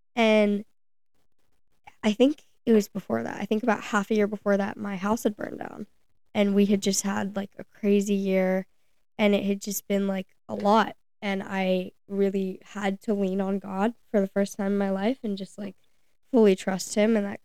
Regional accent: Ireland; Yeah, I'm very Irish.

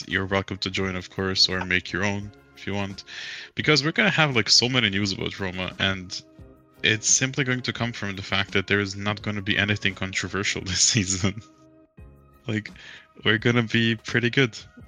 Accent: Germany; I'm Turkish, but I was born and raised in Germany.

